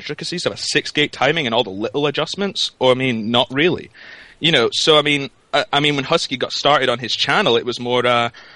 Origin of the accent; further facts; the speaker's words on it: Scotland, United Kingdom; I'm actually a Scottish viewer